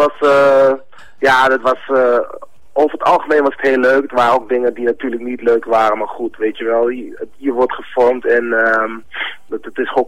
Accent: Overijssel, Netherlands; ik ben Surinaams, maar ik ben opgegroeid in Twente.

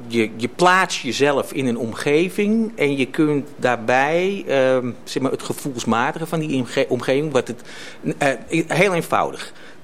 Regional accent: Amsterdam, North Holland, Netherlands; accent: Amsterdam; Ik ben een ras Amsterdammer, ja. Ik heb ook een zwaar Amsterdams accent en dat wil ik zo houden.

